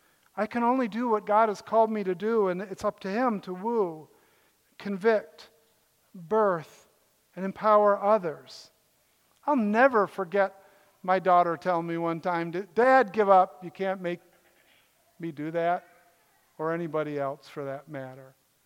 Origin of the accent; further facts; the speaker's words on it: Connecticut, United States; also born or lived in Ohio; I grew up partly in Connecticut. We played hockey, moved to Ohio.